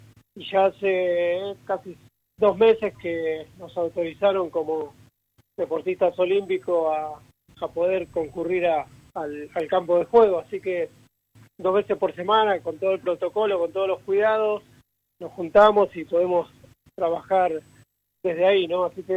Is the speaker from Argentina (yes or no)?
yes; Argentina; como tanto argentino